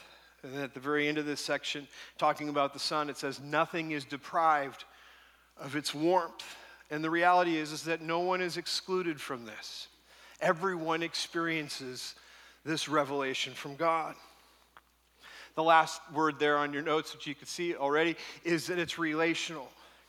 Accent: Tustin, California, United States; I grew up in Orange County, and ever since I was a little kid, I've been going to the beach from Tustin.

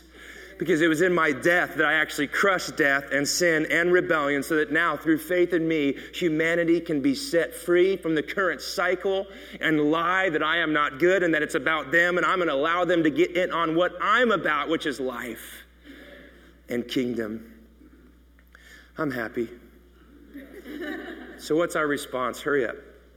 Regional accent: the South, United States; Like I'm from the South, naked.

